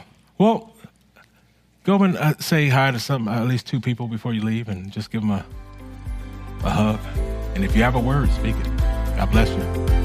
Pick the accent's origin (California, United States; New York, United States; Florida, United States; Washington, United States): California, United States; I'm from Cali, so I got to go with the 49ers.